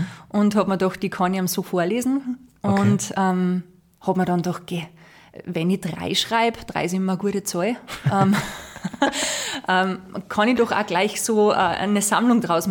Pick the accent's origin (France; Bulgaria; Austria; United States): Austria; Upper Austria; born there; accent: Salzkammergut dialect; Im Salzkammergut-Dialekt. Also so wie ich eigentlich rede als gebürtige Oberösterreicherin.